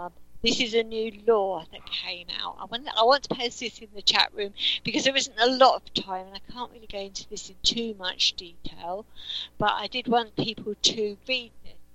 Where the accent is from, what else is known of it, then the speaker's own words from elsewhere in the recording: England, United Kingdom; I am from England, yes.